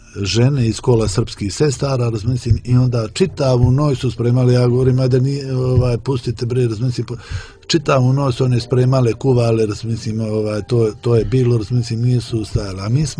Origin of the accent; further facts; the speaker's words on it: Montenegro; Olje i ja, mi smo iz Dješanske nahije, mi smo najbliži rod vladike, odnosno Svetoga Mardarija.